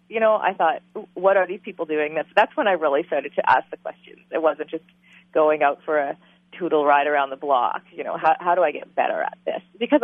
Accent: Canada; in that I came from Canada.

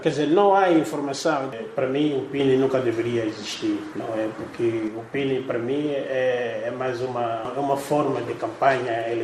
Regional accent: Angola; que é nosso dinheiro como angolanos

